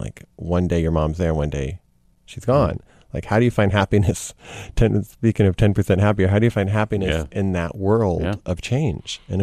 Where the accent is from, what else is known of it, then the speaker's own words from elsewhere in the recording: Texas, United States; which is something I'd never heard growing up in Texas.